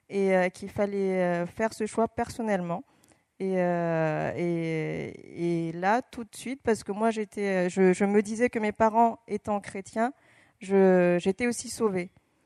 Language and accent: French; Mayotte; also born or lived in Madagascar; Je suis originaire de Mayotte et Madagascar.